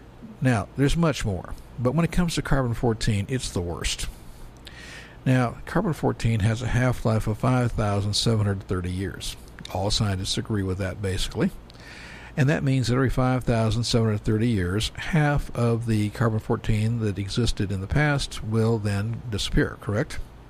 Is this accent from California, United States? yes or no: yes; California, United States; And I'm from California.